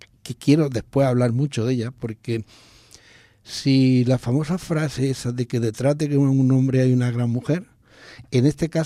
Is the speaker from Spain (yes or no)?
yes; Rute, Andalusia, Spain; yo soy de Rute.